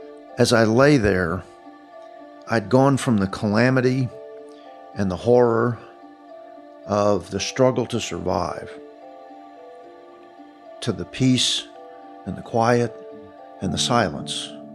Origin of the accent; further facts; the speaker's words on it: Fort Worth, Texas, United States; as a kid growing up in Fort Worth, when Carswell Air Force Base used to be a big B-52 base